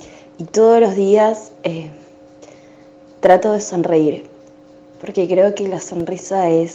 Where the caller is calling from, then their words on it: Mendoza, Argentina; de Mendoza.